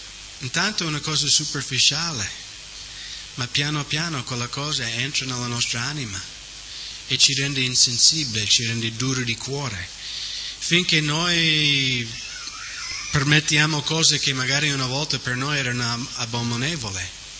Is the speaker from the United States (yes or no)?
yes; United States; E vedo come il mio paese, la coscienza del paese in generale si sta indurendo